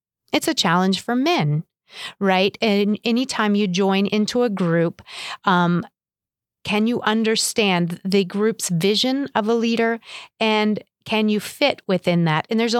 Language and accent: English; Albuquerque, New Mexico, United States; My childhood growing up in Albuquerque and my academic background and my career and my position